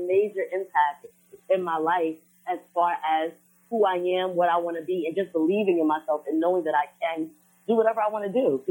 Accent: East Orange, New Jersey, United States; also born or lived in Guyana; I am a native of East Orange, New Jersey.

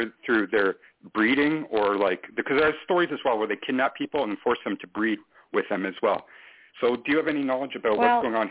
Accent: British Columbia, Canada; I'm from the Pacific Northwest, BC, British Columbia, Canada

